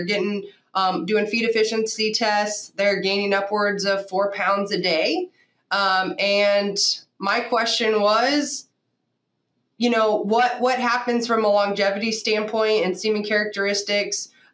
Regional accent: California, United States; So I grew up in Northern California, played sports in high school, volleyball, basketball, softball.

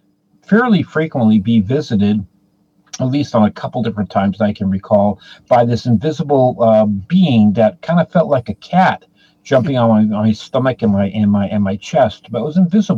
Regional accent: United States; born there; I was born here in America, but anyway, so I grew up with that.

